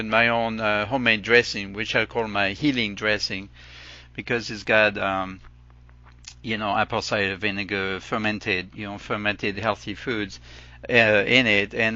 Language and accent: English; France; now in United States; I was raised in France